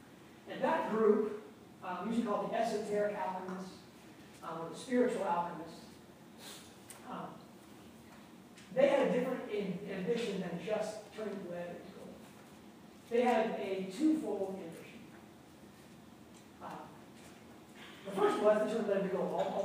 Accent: United States; I was in Pennsylvania, New Jersey. I grew up in Episcopal Church in the United States, from the Catholic community.

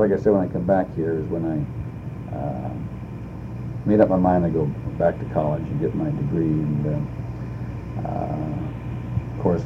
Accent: Youngstown, Ohio, United States; maybe it's because of the influence, because it's my hometown, but I noticed that in almost everywhere I went, that Youngstown always had something

